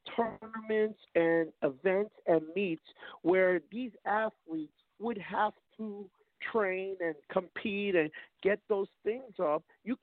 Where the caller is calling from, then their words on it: Queens, New York, United States; Evening, your coach. … from Queens.